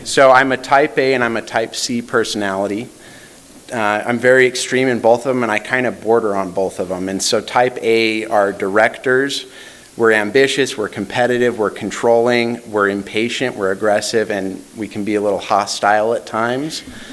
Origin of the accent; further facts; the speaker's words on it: Provo, Utah, United States; So I grew up in Provo, Utah. I grew up in a very healthy home. I was the 7th of 8 kids. We were religious.